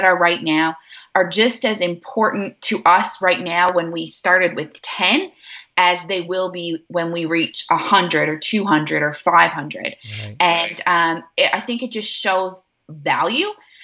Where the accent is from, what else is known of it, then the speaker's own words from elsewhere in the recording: Canada; I am a Canadian and a proud one. We are living currently, my husband and I are living in Newfoundland, which is an island right out in the middle of the Atlantic Ocean.